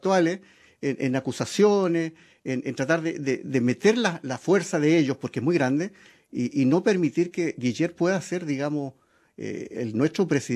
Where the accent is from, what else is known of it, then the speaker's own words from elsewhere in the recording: Chile; tengo la esperanza como chileno